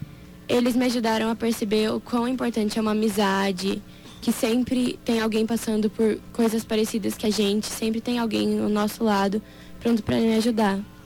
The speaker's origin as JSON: {"language": "Portuguese", "town": "Dourados", "region": "Mato Grosso do Sul", "country": "Brazil", "said": "Eu sou daqui de Dourados."}